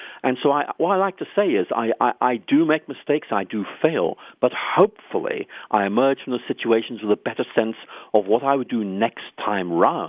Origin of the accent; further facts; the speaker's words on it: Ireland; actually I come from Ireland myself.